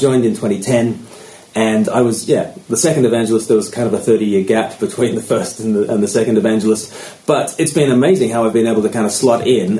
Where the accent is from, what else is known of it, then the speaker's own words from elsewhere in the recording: Australia; now in Eastbourne, United Kingdom; I live in Eastbourne on the south coast of England. I'm from Australia originally, but I've lived half my life in the UK.